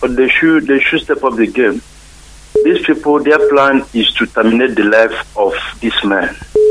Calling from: Durban, KwaZulu-Natal, South Africa; I'm calling from South Africa.

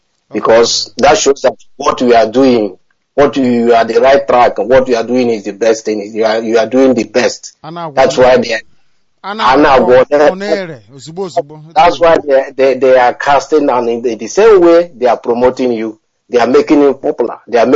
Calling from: Malaysia; I'm calling from Malaysia.

